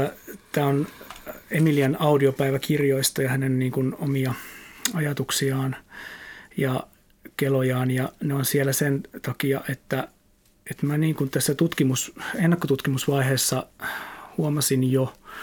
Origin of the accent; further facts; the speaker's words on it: Imatra, South Karelia, Finland; born there; moved away; juuri synnyin kaupungissani Imatralla